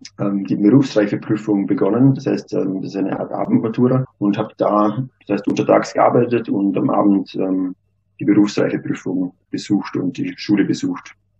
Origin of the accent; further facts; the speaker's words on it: Hohenems, Vorarlberg, Austria; Also ich komme aus Hohenems, das liegt im Rheintal in Vorarlberg, im Ländle, wie man oft auch sagt. Meine Eltern kommen ursprünglich aus dem Bregenzer Wald. Das ist eine sehr holzbaureiche Region, würde ich sagen.